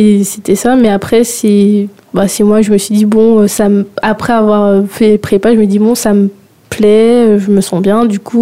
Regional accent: Guadeloupe; J'ai grandi en Guadeloupe

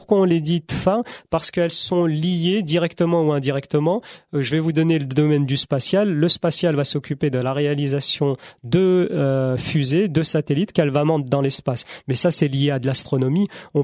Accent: France; On insiste parce qu'on est des Français et on partage de bon cœur avec tous les citoyens et citoyennes

